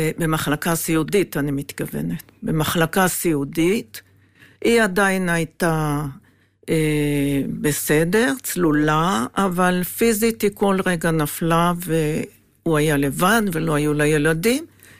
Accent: Jerusalem, Jerusalem District, Israel; כשהייתי ילדה, וגרנו... בשכונת קטמון, הייתנו פליטי העיר העתיקה ממלחמת העצמאות.

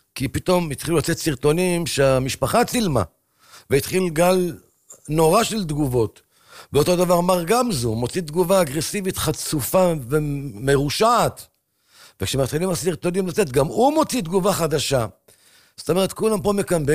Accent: Jerusalem District, Israel; אני גדלתי בשכונה, שכונת שמואל הנביא, של פעם, לא של היום.

